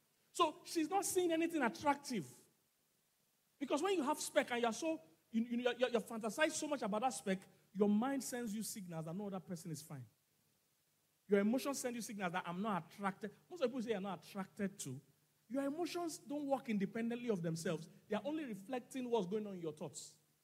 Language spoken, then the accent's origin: English; Lagos, Nigeria; I'm just Igbo by name, but by culture, I'm more Yoruba than Igbo. Because I was born and bred in Lagos. I've lived all my life here.